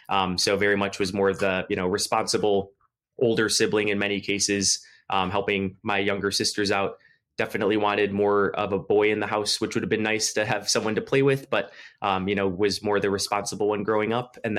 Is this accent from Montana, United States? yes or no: no; Mount Pleasant, Iowa, United States; born there; I was born in Mount Pleasant, Iowa.